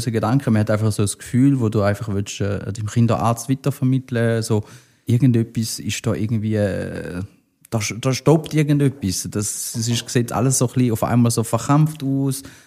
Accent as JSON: {"language": "German", "town": "Kreuzlingen", "region": "Thurgau", "country": "Switzerland", "tie": "born or raised there", "said": "ich bin auch da aufgewachsen in Kreuzlingen. Ich bin gebürtiger Kreuzlinger, Deutschschule, meine Ausbildung gemacht, beruflich lange aber in der Ostschweiz unterwegs gewesen und seit einigen Jahren wieder in Kreuzlingen berufstätig in einer Autogarage."}